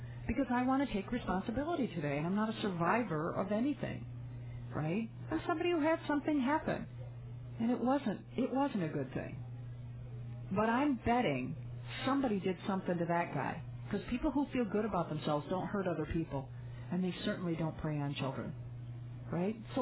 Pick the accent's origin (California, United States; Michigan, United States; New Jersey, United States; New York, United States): Michigan, United States; Well, I was from Michigan originally, so got influenced by that group.